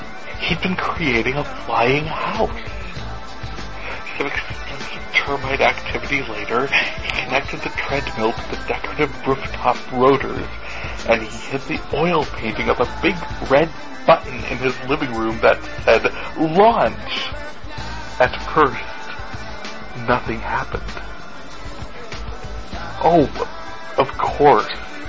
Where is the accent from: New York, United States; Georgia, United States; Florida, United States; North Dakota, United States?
North Dakota, United States; I am from North Dakota, where we don't carve things into our hills.